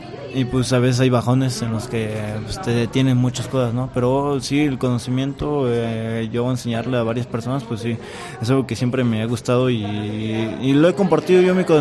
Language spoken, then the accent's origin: Spanish; San Pedro de Los Baños, State of Mexico, Mexico; Eso, yo soy de San Pedro de Los Baños